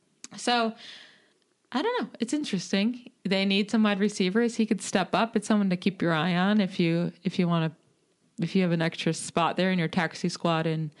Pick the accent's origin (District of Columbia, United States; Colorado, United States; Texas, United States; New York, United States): New York, United States; Syracuse; I'm from Syracuse, but I actually don't watch any Syracuse football